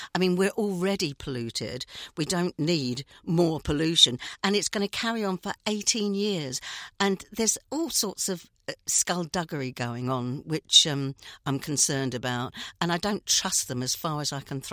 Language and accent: English; Somers Town, London, United Kingdom; I was brought up in Somers Town